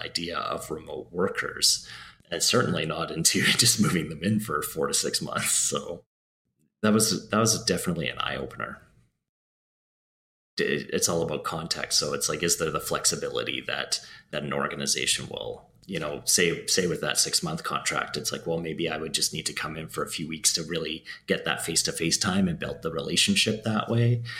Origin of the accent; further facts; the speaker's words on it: Alberta, Canada; that I'm from Alberta.